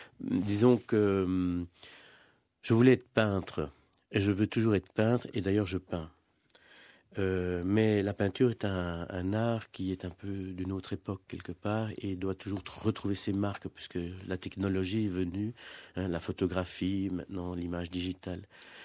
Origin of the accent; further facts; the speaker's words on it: Mol, Flanders, Belgium; born there; also born or lived in Vienna, Austria; je suis né en Belgique, en Flandre, à Mol. Mes parents sont venus en 58 ici. À 10 ans, on est reparti vivre à Vienne, en Autriche. J'y ai vécu 10 ans.